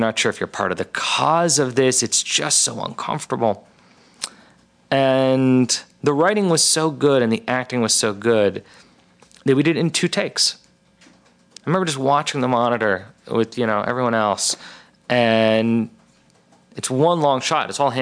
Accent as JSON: {"language": "English", "town": "Beverly Hills", "region": "California", "country": "United States", "tie": "born or raised there", "said": "Look, I grew up in Beverly Hills, but for some reason, I feel very comfortable in the Midwest."}